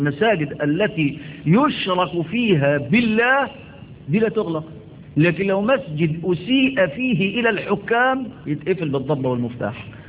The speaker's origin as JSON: {"language": "Arabic", "country": "Egypt", "said": "نحن عندنا في مصر بلد الأزهر"}